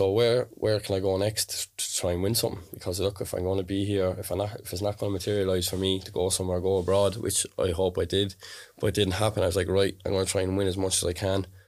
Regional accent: Wexford, Leinster, Ireland; he's from Waterford and I'm from Wexford

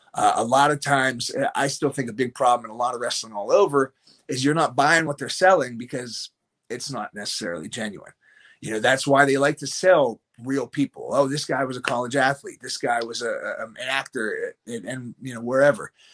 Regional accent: United States; I'm here from the United States.

